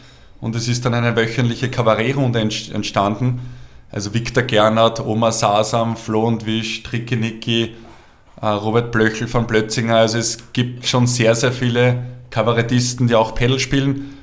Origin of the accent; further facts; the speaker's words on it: Obersulz, Lower Austria, Austria; Ich bin aufgewachsen in Obersulz, der Steiner Matthias ist auch aus Obersulz.